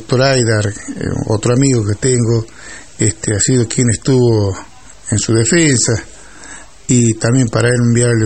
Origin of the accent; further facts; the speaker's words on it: Argentina; porque somos Argentina. Cualquier lugar del país, somos Argentina.